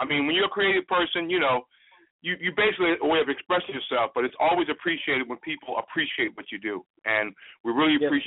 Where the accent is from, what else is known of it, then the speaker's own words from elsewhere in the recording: Norfolk, Virginia, United States; also born or lived in Portsmouth; now in New York, United States; I was born and raised in Virginia. Born in Portsmouth, raised in Norfolk. Now I live in New York. I'm out in Queens.